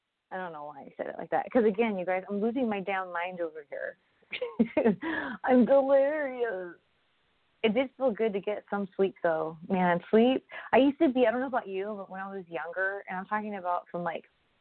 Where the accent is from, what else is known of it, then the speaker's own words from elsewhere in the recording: California, United States; from Cali